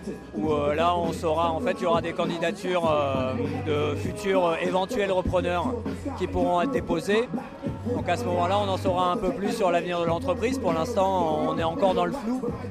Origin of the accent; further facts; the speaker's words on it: Avignon, Provence-Alpes-Côte d'Azur, France; D'Avignon.